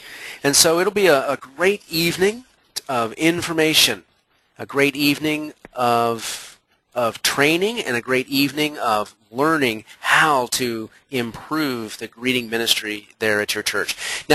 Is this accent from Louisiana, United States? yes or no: no; Richmond, Virginia, United States; St. Paul's Baptist Church in Richmond, Virginia, which is my hometown